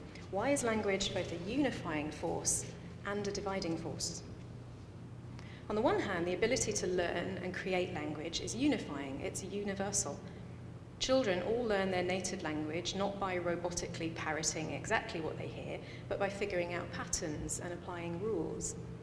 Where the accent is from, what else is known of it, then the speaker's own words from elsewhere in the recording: United Kingdom; you had determined that I'm not an American, and perhaps you had assumed that I'm originally from Britain, and you would be right, I am from Britain.